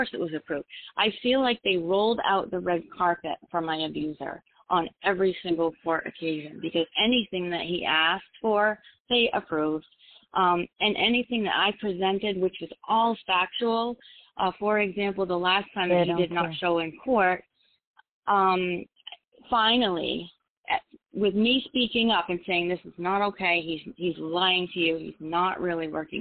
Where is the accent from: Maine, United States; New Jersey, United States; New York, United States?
Maine, United States; now in Connecticut, United States; Connecticut, where I live now, but I'm originally from Maine, and he's from Maine, and we were in Maine a lot visiting family and stuff.